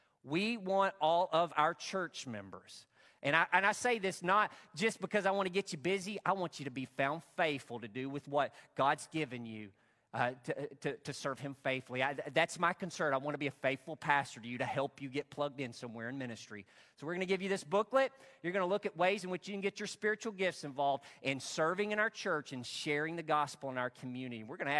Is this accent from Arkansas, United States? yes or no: yes; Arkansas, United States; in service at Providence Baptist Church, Northeast Arkansas, in our small little country church in my hometown that I grew up in.